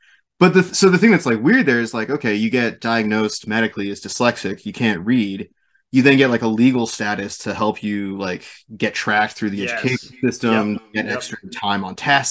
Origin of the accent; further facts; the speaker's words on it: Baltimore, Maryland, United States; I grew up in Baltimore, which is it's like a hotbed for like dyslexic schools.